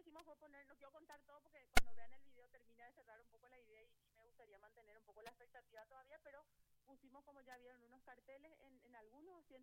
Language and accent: Spanish; Paraguay; como paraguayos y paraguayas.